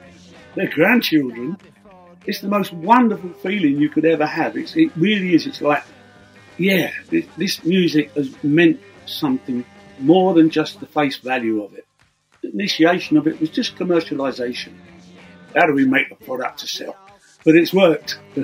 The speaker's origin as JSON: {"language": "English", "region": "England", "country": "United Kingdom", "tie": "born or raised there", "said": "And growing up in England in that period and discovering American music, especially the blues artists we had in America, was a goldmine to us."}